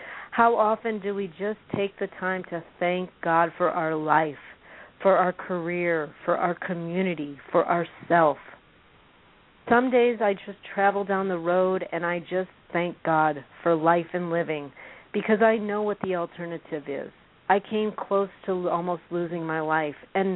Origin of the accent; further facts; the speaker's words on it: Illinois, United States; And, you know, growing up in Illinois, you know, and coming out here